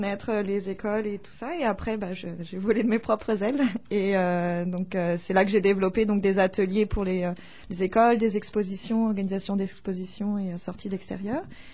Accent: Montargis, Centre-Val de Loire, France; Donc, à Montargis, en dessous de Paris.

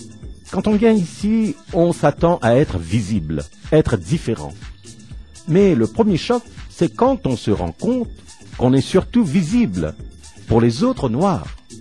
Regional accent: Cameroon; now in Canada; Tu viens d'où? Et je réponds, du Cameroun.

